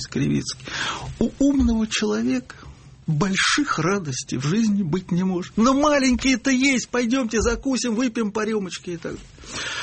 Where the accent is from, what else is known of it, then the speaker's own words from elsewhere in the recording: Moscow, Russia; Я как вот москвич такой очень за это переживаю.